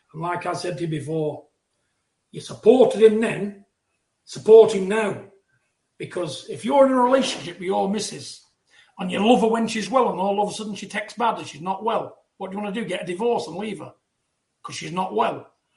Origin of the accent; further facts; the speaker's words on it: United Kingdom; Support your man. Support your man. You know, because we're all British people.